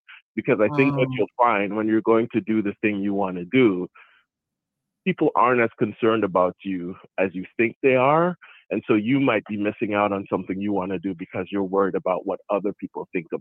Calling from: Maryland, United States; I'm calling from Maryland.

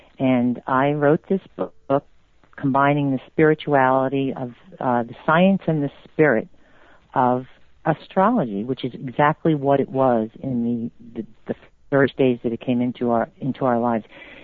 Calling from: Washington, District of Columbia, United States; I'm calling from Washington, D.C.

